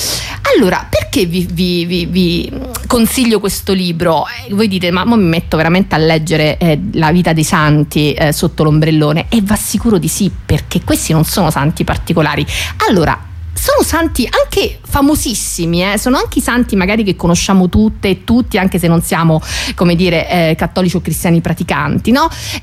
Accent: Rome, Lazio, Italy; non sono milanese, si sente, milanese e si sente, sono proud romana, anzi, come direbbe qualcuno della redazione, proud burina.

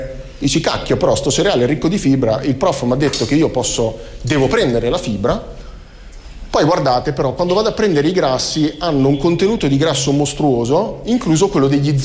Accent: Pesaro, Marche, Italy; Io poi sono di Pesaro, tendente alla Romagna, per cui dalle mie parti, insomma, ce n'è aiosa.

